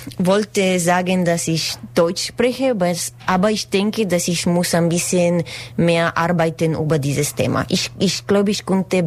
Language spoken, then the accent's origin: German; Bulgaria; first language Bulgarian; German is a second language; Ja, es ist meine Muttersprache. Und zu Hause, ich bin sehr gedankt zu meinen Eltern, dass wir könnten nicht mit meiner Schwester Spanisch reden. Das war total nein, nur Bulgarien.